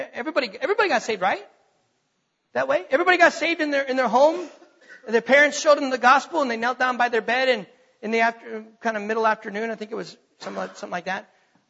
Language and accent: English; North Dakota, United States; I was born and raised in North Dakota. The heartland, right? Farms and fields. I was born in a small town, less than 1,200 people. Moved to a big town of 8,000.